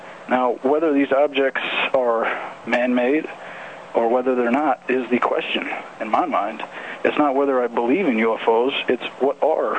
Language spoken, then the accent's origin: English; United States; I'm an American citizen, I'm a taxpayer.